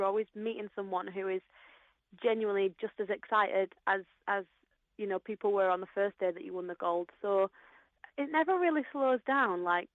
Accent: United Kingdom; And I mean, as a British athlete, nothing is ever going to beat what London 2012 was.

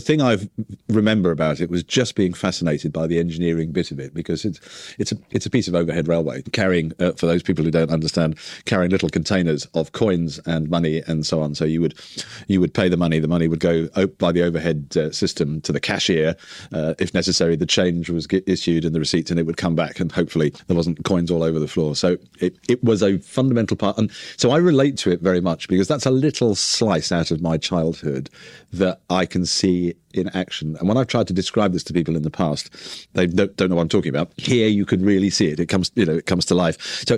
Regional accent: Annfield Plain, North East England, United Kingdom; Of course, as you know, I was brought up in Anfield Plain.

